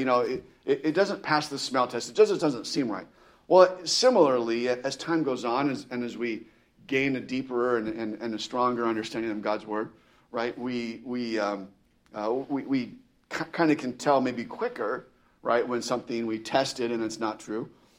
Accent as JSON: {"language": "English", "region": "California", "country": "United States", "said": "And I'm from California, but when I moved to Southern California, I never really got into surfing."}